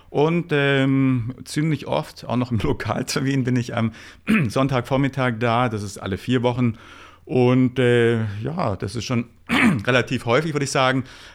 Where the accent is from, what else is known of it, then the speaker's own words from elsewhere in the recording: Ulm, Baden-Württemberg, Germany; das als echter Ulmer.